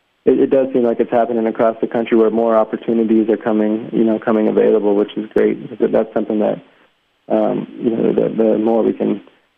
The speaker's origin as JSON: {"language": "English", "town": "Tucson", "region": "Arizona", "country": "United States", "tie": "born or raised there", "also_born_or_lived": "Illinois", "said": "And so I grew up, I grew up in Tucson, but I'd spend my summers back there a lot of times."}